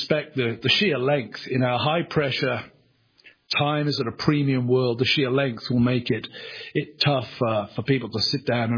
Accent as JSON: {"language": "English", "region": "England", "country": "United Kingdom", "said": "I'm an Englishman."}